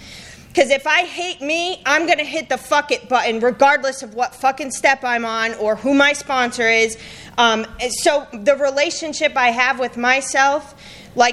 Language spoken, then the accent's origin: English; Rhode Island, United States; moved away as an adult; now in Texas, United States; I'm not from here. I'm from Rhode Island. And I got shipped down to Texas to a treatment center, and 7 years later, I'm still here.